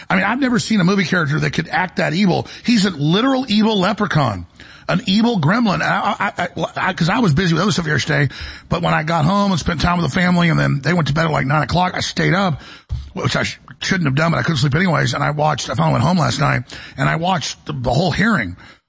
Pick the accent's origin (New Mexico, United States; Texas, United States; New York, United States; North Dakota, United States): Texas, United States; Dallas; when I was a kid growing up in Dallas